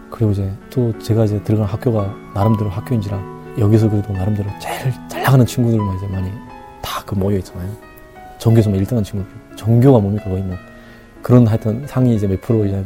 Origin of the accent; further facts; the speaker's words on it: North Korea; 북한에서 왔으니까